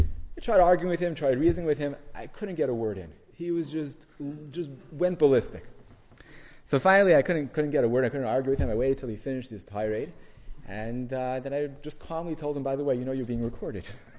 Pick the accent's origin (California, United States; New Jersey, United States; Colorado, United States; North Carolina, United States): New Jersey, United States; Now, I'm saying that even though I'm from New Jersey.